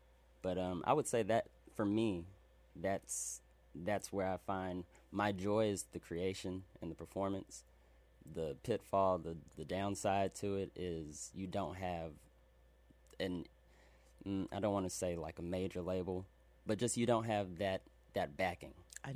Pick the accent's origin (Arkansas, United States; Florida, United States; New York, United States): Arkansas, United States; Little Rock; born there; Native. No, I was born in Little Rock, Arkansas. My parents were military. I was adopted.